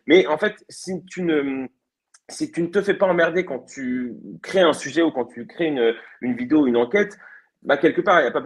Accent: Évry, Île-de-France, France; moi, j'ai grandi à Évry, en banlieue parisienne, quartier qui était pas ouf.

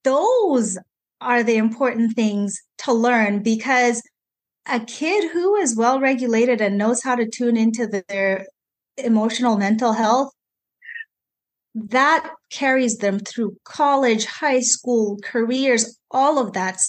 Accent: Zambia; English is a second language; And I speak another language, you know, as you heard in the introduction, I'm from Zambia.

